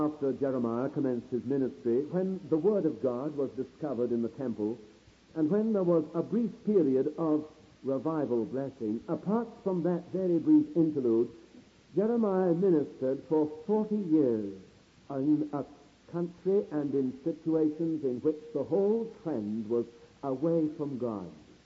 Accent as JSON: {"language": "English", "country": "United Kingdom", "said": "but my American friends will forgive me for saying I'm as British as ever. And this is my home, and this is the country I love."}